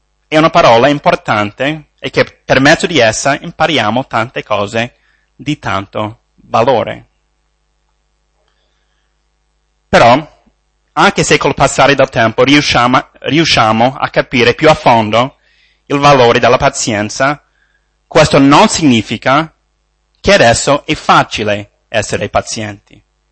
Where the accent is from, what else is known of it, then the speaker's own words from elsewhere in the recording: United States; Italian is a second language; provengo dagli Stati Uniti, quindi sono straniero e non sono madrelingua. La seconda è che ho imparato il mio italiano a Roma